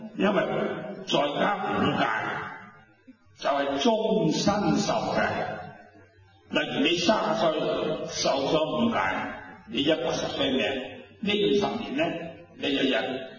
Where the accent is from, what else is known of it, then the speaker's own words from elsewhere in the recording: Dongguan, Guangdong, China; 我本身係東莞人，東莞人咧就好中意飲酒嘅。